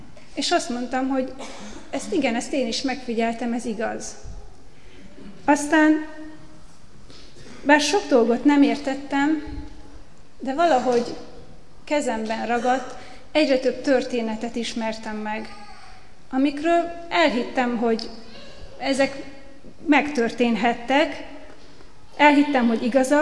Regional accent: Eastern Hungary, Hungary; Kelet-Magyarországon születtem egy kisvárosban, és ott nőttem föl.

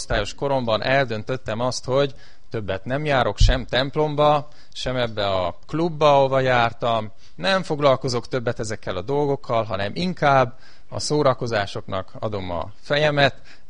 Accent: Covasna, Romania; Hát én a Székelyföldről származom, ott nőttem fel, Kovászna városban, és emlékszem

